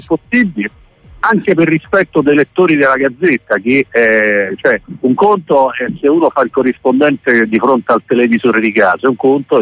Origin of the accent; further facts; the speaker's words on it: Rome, Lazio, Italy; Io sono romano, insomma, ho seguito